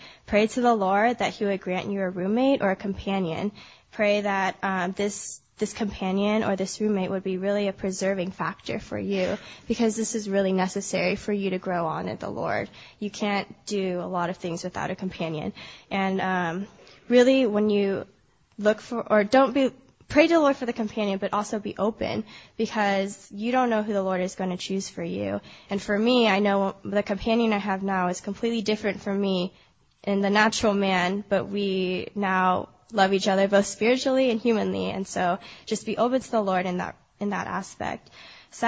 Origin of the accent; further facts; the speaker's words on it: Irvine, California, United States; I'm going to be a third year at the University of Chicago. I grew up in Irvine.